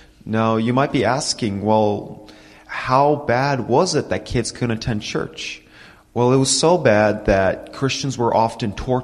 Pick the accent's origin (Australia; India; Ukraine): Ukraine; English is a second language; So my family, we come from the Soviet Union, from the Ukraine region.